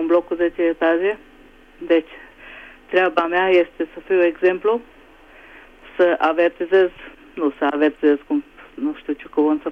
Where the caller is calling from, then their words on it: Budapest, Hungary; din Budapesta.